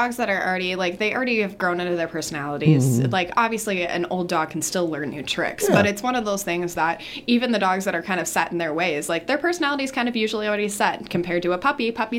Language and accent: English; Indiana, United States; It actually is my hometown of where I used to live in Indiana